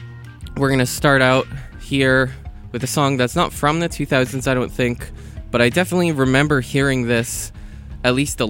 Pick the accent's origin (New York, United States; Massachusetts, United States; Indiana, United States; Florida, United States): Massachusetts, United States; inspired by music I heard on the car radio growing up in the Boston area in the mid to late 2000s.